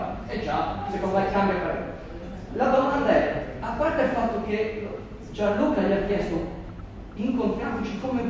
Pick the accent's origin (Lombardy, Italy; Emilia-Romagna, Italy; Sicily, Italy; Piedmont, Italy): Lombardy, Italy; Varese; lo so perché sono di Varese